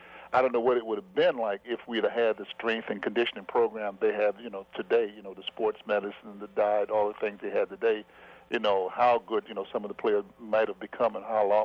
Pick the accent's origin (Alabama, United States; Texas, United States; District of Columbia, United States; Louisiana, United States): District of Columbia, United States; Washington; Well, Ron, I grew up in Washington, D.C., and at the time I was growing up, Washington, D.C. was a segregated city.